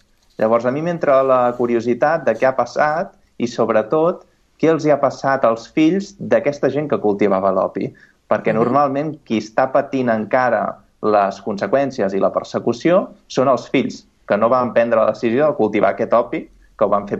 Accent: Sabadell, Catalonia, Spain; now in Hanoi, Vietnam; Jo sóc sabadellenc, per tant, gràcies.

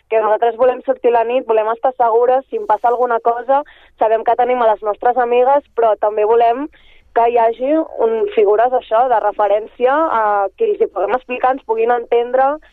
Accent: Sabadell, Catalonia, Spain; Nosaltres som de Sabadell i per això ho hem fet a Sabadell

